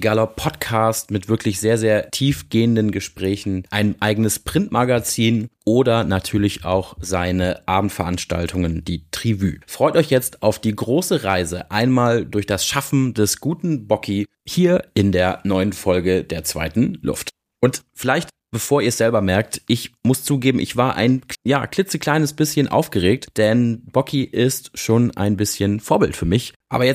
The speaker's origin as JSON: {"language": "German", "town": "Düsseldorf", "region": "North Rhine-Westphalia", "country": "Germany", "said": "Und ich kann das sagen als Düsseldorfer, ich habe nicht so eine hohe Identifikation mit meiner Heimat."}